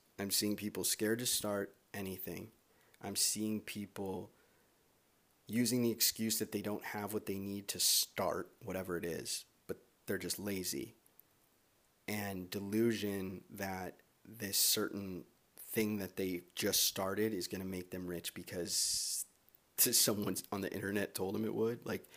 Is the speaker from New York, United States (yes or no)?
no; Los Angeles, California, United States; And I grew up in Los Angeles. I'm born and raised here. It's a fucking dope city.